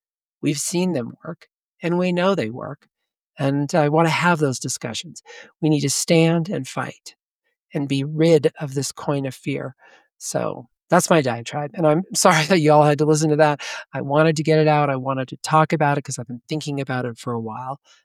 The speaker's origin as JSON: {"language": "English", "country": "United States", "said": "I am a Christian. I'm an American. I'm a Republican. And I'm an American before I'm a Republican."}